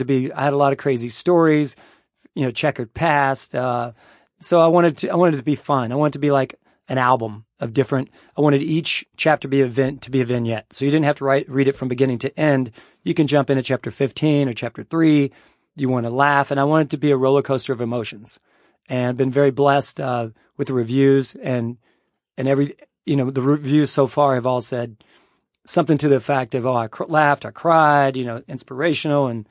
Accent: Owensboro, Kentucky, United States; When I grew up in Owensboro, Kentucky, someone in the ninth grade, a friend, started

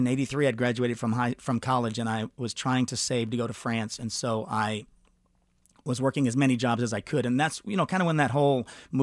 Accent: Lubbock, Texas, United States; also born or lived in Amarillo / Tulsa / Phoenix / South Dakota; now in Kansas City, United States; I grew up in places like Lubbock, Texas, and Amarillo, and Tulsa, and Phoenix, Arizona, and South Dakota.

